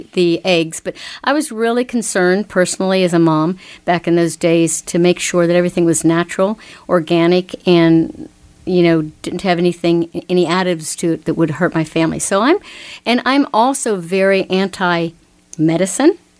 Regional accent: Butler, Pennsylvania, United States; Well, I was born and raised in Butler. Still live there.

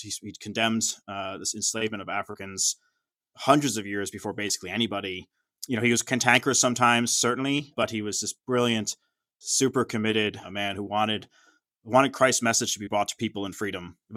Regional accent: Ireland; I'm like, oh, no, I'm just an Irish guy, but I love him.

